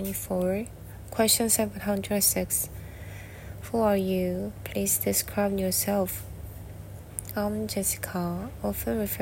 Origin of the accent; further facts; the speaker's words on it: Suwon, Gyeonggi Province, South Korea; English is a second language; moved away as an adult; also born or lived in Seoul; now in Brisbane, Australia; Born and raised in South Korea, primarily in Suwon, I spent approximately 10 years living in Seoul. As a city girl, I'm accustomed to the conveniences of urban life.